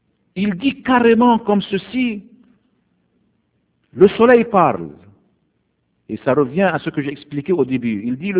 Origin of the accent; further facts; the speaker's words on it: Egypt; Chez nous, en Égypte